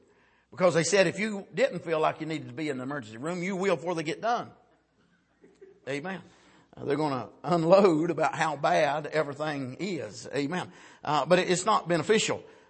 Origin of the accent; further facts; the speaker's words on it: Wilkes County, United States; When I was a boy growing up in Wilkes County, you couldn't hardly understand the difference in agreement or argument.